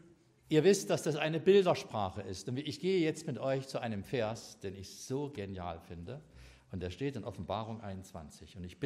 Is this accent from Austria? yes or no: no; Jena, Thuringia, Germany; ich komme aus Jena